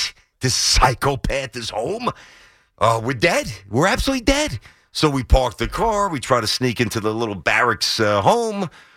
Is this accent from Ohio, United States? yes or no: no; Brooklyn, New York, United States; because I'm coming in from Brooklyn.